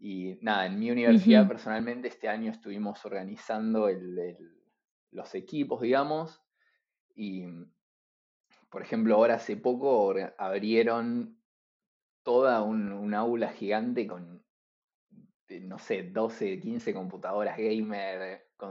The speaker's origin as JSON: {"language": "Spanish", "region": "Buenos Aires", "country": "Argentina", "said": "Los dos de Capital, aparte."}